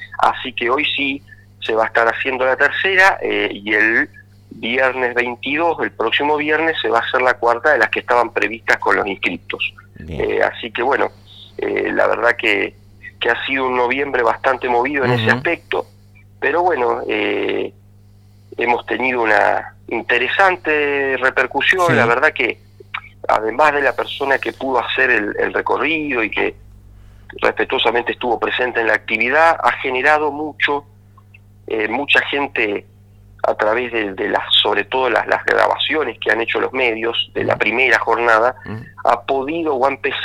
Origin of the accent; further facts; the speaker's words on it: Santa Fe, Argentina; para, por un momento, tener una fecha en el calendario para pensarnos como santafesinos